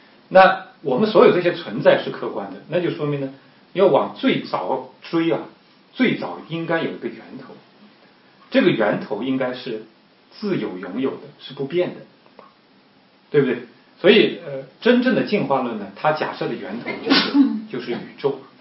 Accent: Shanghai, China; 中国有的，我从上海来，有些13楼都是没有的

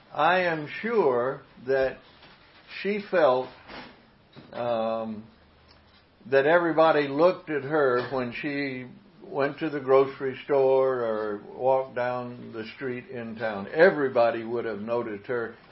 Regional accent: Mississippi, United States; Harold has already told you that I come from Mississippi.

